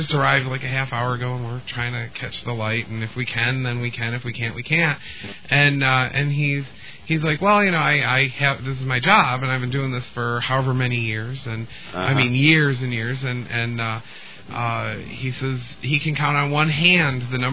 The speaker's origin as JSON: {"language": "English", "town": "Detroit", "region": "Michigan", "country": "United States", "said": "Yeah, I'm from Detroit, and you know the Detroit area"}